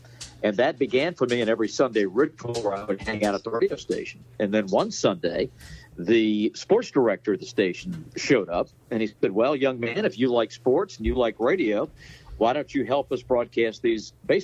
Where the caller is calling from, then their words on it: Washington, District of Columbia, United States; We're in Washington, D.C.